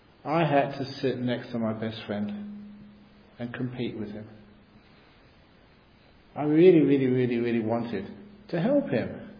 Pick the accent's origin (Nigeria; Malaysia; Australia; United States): Australia; Perth, Western Australia; The Australian cricket team were playing Australia in Perth, you know, my hometown.